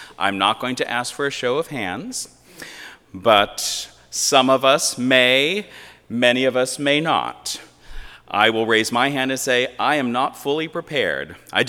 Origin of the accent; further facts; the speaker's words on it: Pennsylvania, United States; also born or lived in Los Angeles / Berkeley; even though I was raised in Pennsylvania, I spent the longest period of my life in California, in Los Angeles, a total of 19 years in Los Angeles